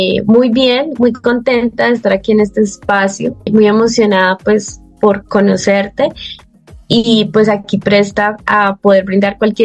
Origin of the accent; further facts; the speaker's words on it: Meta, Colombia; Yo inicialmente empecé en el departamento del Meta. Yo soy llanera, actualmente vivía en la ciudad de Villavicencio.